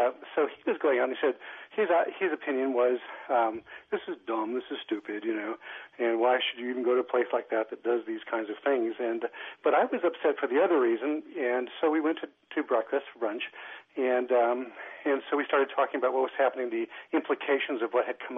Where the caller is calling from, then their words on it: Lancaster, Massachusetts, United States; I am calling from Lancaster, Massachusetts, actually.